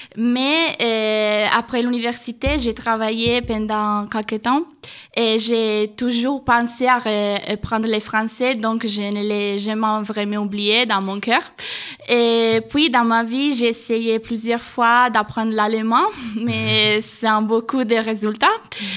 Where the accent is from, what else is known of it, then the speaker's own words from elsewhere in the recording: Spain; first language Spanish; French is a second language; moi je viens de l'Espagne, donc ma langue maternelle est l'espagnol.